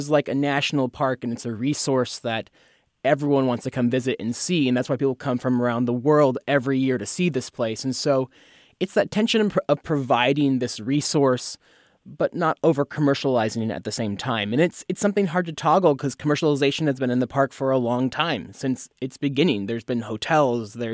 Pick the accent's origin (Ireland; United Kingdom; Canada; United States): United States; Fresno, California; Yeah, I think you and I know, Joe, because we grew up in Fresno, the Fresno area